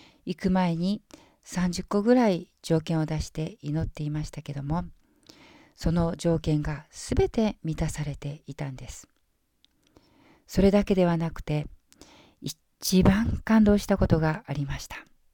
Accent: Kumamoto, Japan; now in Sasebo, Japan; 私たち家族はそれまで生まれ育った熊本から長崎の佐世保というところへ引っ越すことになりました。

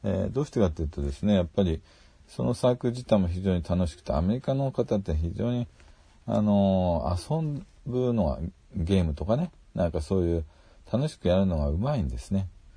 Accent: Ibaraki, Japan; moved away as an adult; also born or lived in Tokyo; 学生時代に茨城の田舎から田舎の教会で洗礼を受けまして、そして東京の学校に進学するために上京したわけなんですけれども

